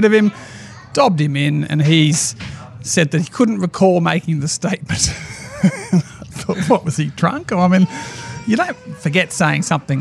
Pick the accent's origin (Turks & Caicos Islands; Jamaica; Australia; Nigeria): Australia; Victoria; I'm from Victoria, I work for Jeff Kennett.